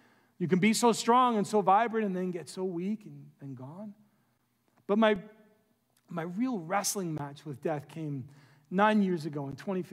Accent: New York City, New York, United States; He was from way upstate in some podunk town. I was from New York City, so way cooler than him.

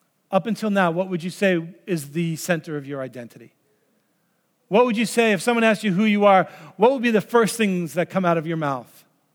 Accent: New York, United States; Look, I'm still a New Yorker. I'm still a middle-aged white guy. I'm still Swedish and Norwegian and whatever else I am, right?

